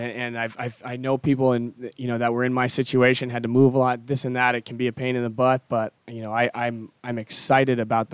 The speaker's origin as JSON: {"language": "English", "town": "Missoula", "region": "Montana", "country": "United States", "moved": "as an adult", "lives_now": "Nashville, United States", "said": "it was here in Nashville, which has become my home really since I moved to the big city from Missoula, Montana in 2010."}